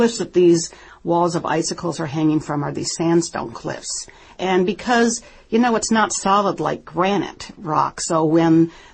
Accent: Minnesota, United States; And actually, I'm from Minnesota, so my brother lives in Duluth.

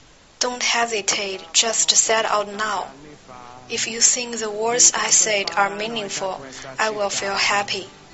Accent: Changsha, Hunan, China; born there; English is a second language; I'm 17 years young, born in Changsha, Hunan.

